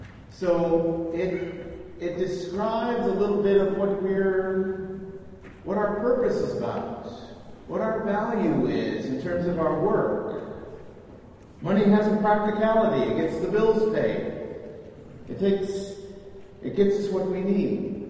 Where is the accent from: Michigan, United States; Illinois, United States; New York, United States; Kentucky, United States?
Michigan, United States; Many of you know I come from Michigan.